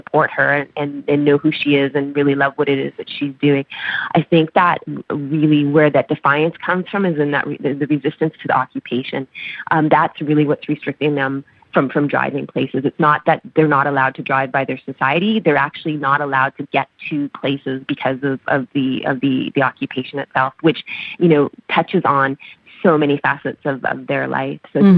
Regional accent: Grande Prairie, Alberta, Canada; When I think back to where I grew up and in Grand Prairie, Alberta, which is a small town in northern Canada

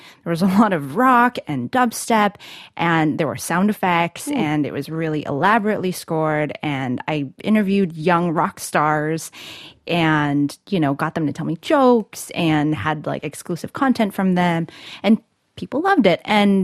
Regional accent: United States; I am Malaysian, Chinese, American.

